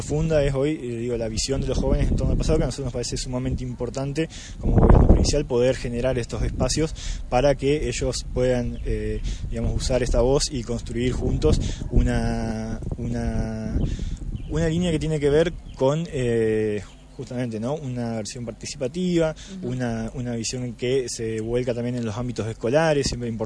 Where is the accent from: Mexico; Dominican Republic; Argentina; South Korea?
Argentina; Entre Ríos; la reconstrucción de nuestros procesos sociales como entrerrianos y como argentinos